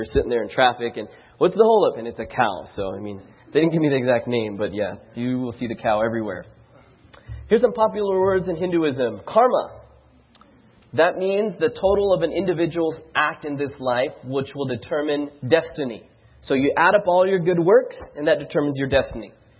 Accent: Philippines; And we don't speak Chinese. We're Filipino.

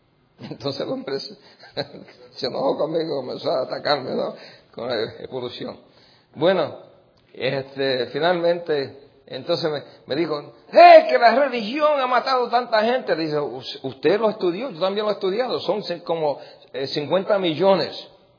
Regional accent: New York, United States; Yo me crié en Nueva York y criándome en Nueva York me crié en pandillas

